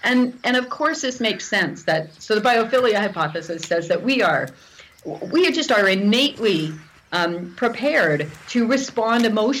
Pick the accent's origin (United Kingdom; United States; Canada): Canada